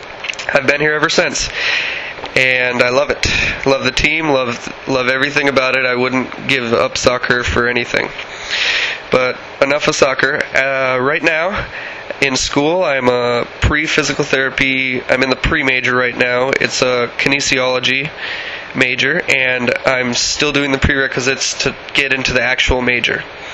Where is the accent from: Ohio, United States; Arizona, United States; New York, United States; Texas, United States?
Arizona, United States; Tempe; moved away as an adult; I was born in Tempe, Arizona.